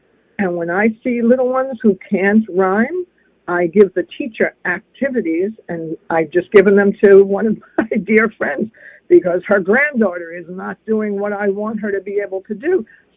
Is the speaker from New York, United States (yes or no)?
yes; Brooklyn, New York, United States; my best friend from childhood, with whom I grew up in Brooklyn